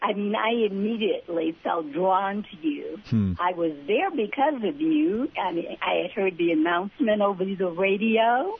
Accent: Birmingham, Alabama, United States; Birmingham, Alabama.

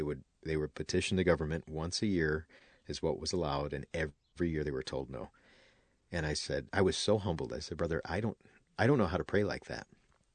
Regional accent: Illinois, United States; growing up on the South Side is full of Irish and Irish wannabe people, and I was never one of them.

